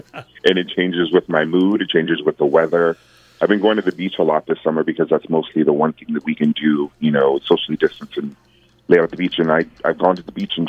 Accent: Niceville, Florida, United States; I was supposed to do my solo show in my hometown of Niceville, Florida, back in March

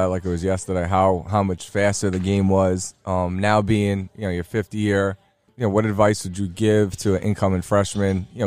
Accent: New York, United States; I'm a freshman from Long Island.

